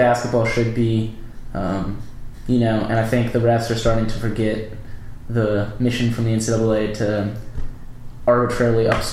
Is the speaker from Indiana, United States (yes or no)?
yes; Indiana, United States; But growing up in Indiana and being a lifetime Big Ten fan, I follow two teams.